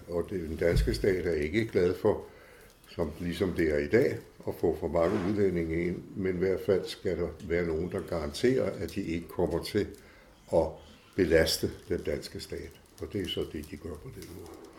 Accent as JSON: {"language": "Danish", "region": "Capital Region of Denmark", "country": "Denmark", "tie": "born there", "said": "så kunne jeg vælge at blive dansk, fordi jeg var født i Danmark."}